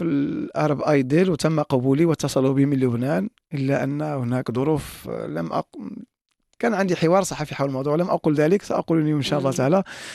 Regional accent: Morocco; بلدنا المغرب

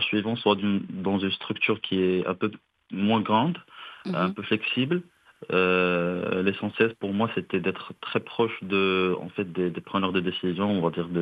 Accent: Meknes, Fès-Meknès, Morocco; J'ai demandé en fait de rester à Casa parce que moi je suis originaire de Meknès.

